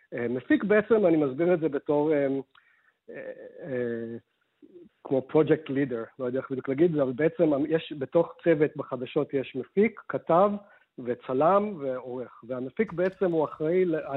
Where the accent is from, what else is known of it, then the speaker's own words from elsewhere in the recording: London, United Kingdom; accent: British; now in United States; נולדתי וגדלתי בלונדון, ההורים שלי ישראלים מחיפה, וגדלנו עם קשר מאוד חזק והדוק לישראל.